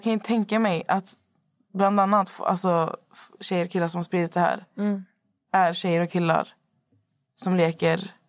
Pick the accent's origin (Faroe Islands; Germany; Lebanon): Lebanon; now in Sweden; För jag är ju från Libanon